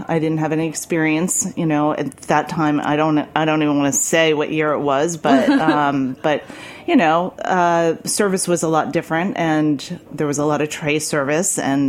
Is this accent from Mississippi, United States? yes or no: no; Rumson, New Jersey, United States; I'm actually from Rumson, New Jersey, which is in Monmouth County.